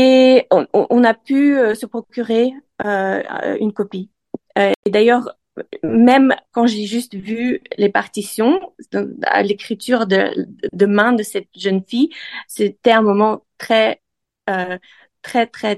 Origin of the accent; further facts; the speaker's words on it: Brussels, Brussels-Capital Region, Belgium; now in The Hague, Netherlands; Bruxelles, donc j'ai grandi à Bruxelles, et donc c'est une ville qui m'est très chère. mes parents habitent ici, et donc depuis 2 ans, j'habite à La Haye.